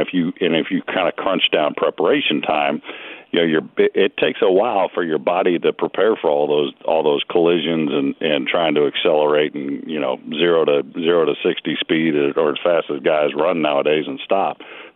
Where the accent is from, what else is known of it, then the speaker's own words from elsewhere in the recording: California, United States; where I grew up in California, I mean, they did it, God, I think a lot longer than we have